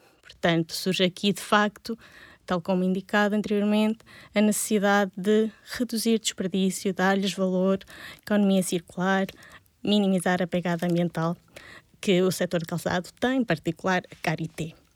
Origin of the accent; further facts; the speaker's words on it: Guimarães, Braga, Portugal; born there; moved away as an adult; now in Aveiro, Portugal; Bom, eu nasci em Guimarães. Vim para Aveiro realizar a licenciatura em Bioquímica e Química Alimentar